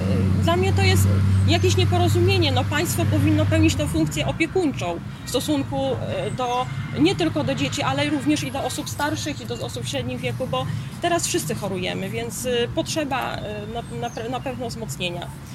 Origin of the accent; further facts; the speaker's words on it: Rakówka, Lublin Voivodeship, Poland; Jestem rdzenną mieszkanką naszego powiatu, pochodzę z miejscowości Rakówka, w tej chwili mieszkam w Porchowie II